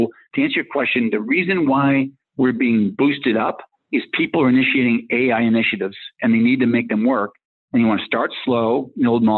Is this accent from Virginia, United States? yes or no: no; Rockland, Massachusetts, United States; Well, I grew up in Rockland, Massachusetts. It's south of South Boston, so not quite Goodwill Hunting, but kind of near there.